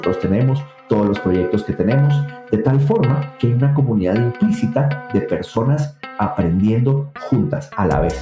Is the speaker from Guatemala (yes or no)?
yes; Guatemala; born there; Esta última semana tuve la oportunidad de estar en Guatemala, mi país natal.